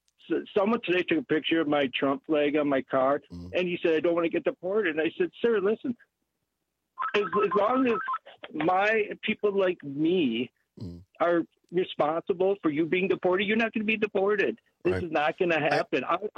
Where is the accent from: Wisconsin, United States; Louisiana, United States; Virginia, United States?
Wisconsin, United States; Madison; I grew up in Madison.